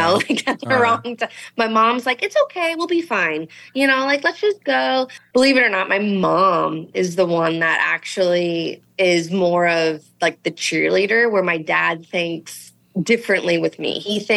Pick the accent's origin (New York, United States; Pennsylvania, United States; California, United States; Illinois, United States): California, United States; So I'm from Northern California, and I grew up watching Julie Inkster and Pat Hurst.